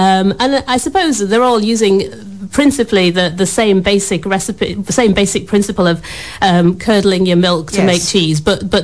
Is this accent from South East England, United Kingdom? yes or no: no; Yorkshire and the Humber, United Kingdom; I was born and bred in Yorkshire.